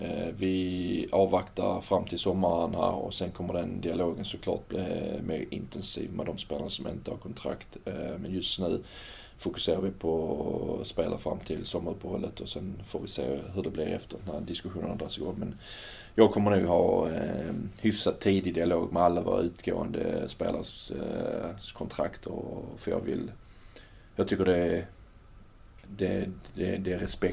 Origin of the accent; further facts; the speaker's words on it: Påarp, Skåne, Sweden; Jag är från Påarp